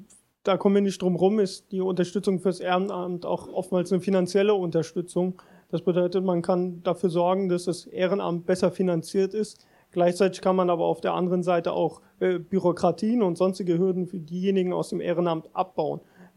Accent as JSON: {"language": "German", "town": "Rüsselsheim", "region": "Hesse", "country": "Germany", "tie": "born or raised there", "said": "ich bin im Hasengrund in Rüsselsheim groß geworden und das ist insofern strukturell benachteiligt, dass es viel sozialer Wohnungsbau ist, viele Menschen, die finanziell erstmal benachteiligt sind, also die nicht so viel verdienen"}